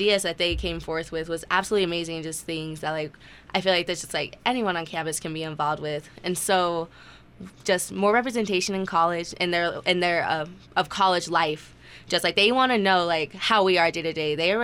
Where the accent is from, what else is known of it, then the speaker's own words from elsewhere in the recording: Idaho, United States; And so growing up in Idaho, it's just day by day, it didn't really seem like that was going to become true.